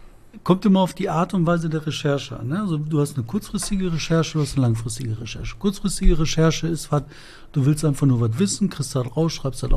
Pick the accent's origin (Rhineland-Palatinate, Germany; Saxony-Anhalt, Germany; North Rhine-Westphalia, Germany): North Rhine-Westphalia, Germany; Bottrop; Ich komme aus dem Fuhlenbrock.